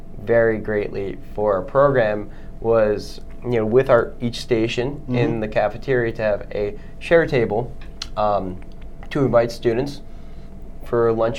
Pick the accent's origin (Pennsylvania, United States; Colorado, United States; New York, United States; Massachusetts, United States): Massachusetts, United States; Dedham; I'm from Dedham.